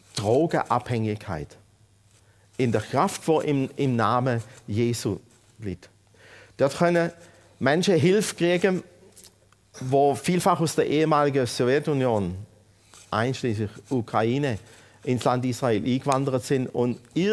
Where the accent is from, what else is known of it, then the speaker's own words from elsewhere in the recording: Steinen, Baden-Württemberg, Germany; Und bin da aufgewachsen in Steinen. Und jetzt wohne ich mit meiner Frau seit 2,5 Jahren an meinem Geburtsort.